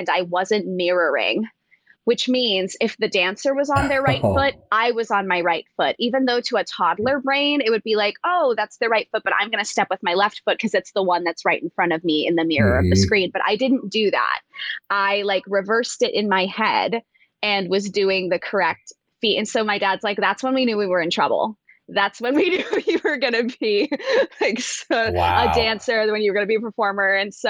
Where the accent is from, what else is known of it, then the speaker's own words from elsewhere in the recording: Las Vegas, Nevada, United States; I'm from Las Vegas.